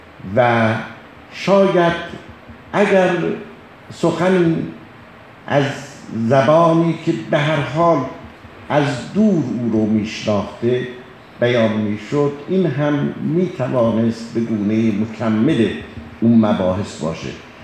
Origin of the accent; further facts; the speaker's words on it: Tabriz, East Azerbaijan, Iran; وقتی میفهمیدم من از تبریزم،